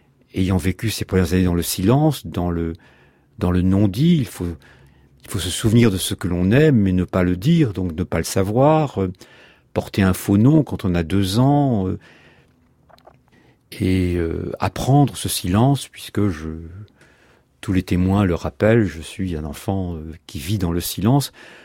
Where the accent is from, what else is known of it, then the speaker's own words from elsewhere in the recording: France; je suis français, par déclaration, donc je suis citoyen français, tout autant français qu'un autre.